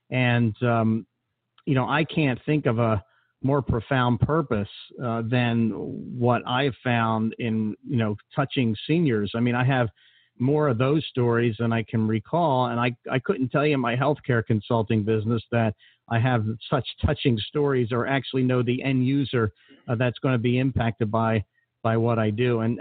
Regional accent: Philadelphia, Pennsylvania, United States; accent: Philly; I'm from. You know, I said, Esther, you know, I didn't use my yo, I'm Philly voice, but you know, I'm from Philadelphia.

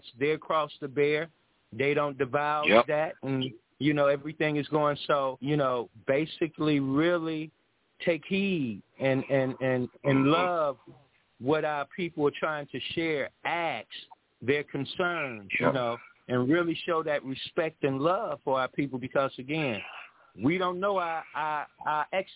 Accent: Florida, United States; I was happened to be born in Florida. But again, yeah, I'm originally from the South.

